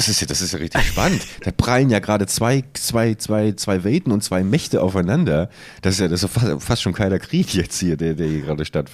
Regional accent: Buchholz in der Nordheide, Lower Saxony, Germany; als damals in meiner alten Heimatstadt Buchholz, liebe Grüße wieder

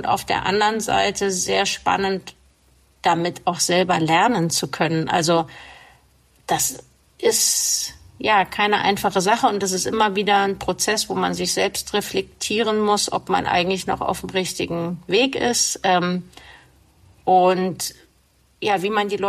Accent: Hesse, Germany; born there; Ich bin in Hessen geboren, aber ich sage immer, ich bin Blutsbayer. Das bedeutet, dass meine Eltern beide aus Bayern kommen, also bayerisches Blut in meinen Adern fließt.

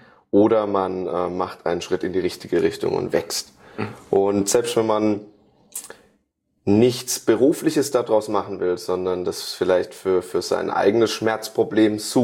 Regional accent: Karlsruhe, Baden-Württemberg, Germany; ich komme aus Karlsruhe, da wird jetzt bald vielleicht wieder so ein großes Reha-Zentrum eröffnet, munkelt man.

